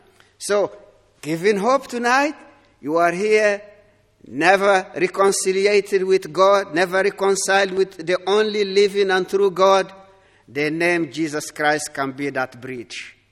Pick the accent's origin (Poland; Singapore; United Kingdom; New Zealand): Poland; you can see it from my face that I'm from Poland.